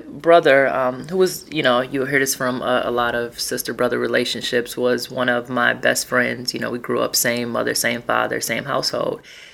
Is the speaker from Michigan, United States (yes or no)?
yes; Detroit, Michigan, United States; one, I'm from Detroit, and I feel like community is important.